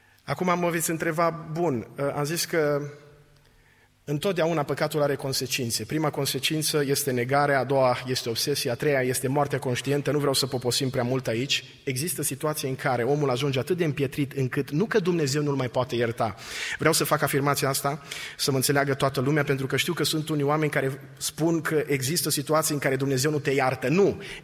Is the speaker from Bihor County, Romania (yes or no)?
yes; Oradea, Bihor County, Romania; mai ales că să știa că sunt din Oradea.